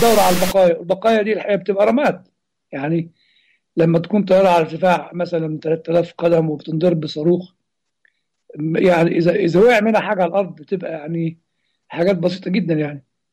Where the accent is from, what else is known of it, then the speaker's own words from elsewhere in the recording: Upper Egypt, Egypt; زي المواويل اللي بتتقال عندنا في الصعيد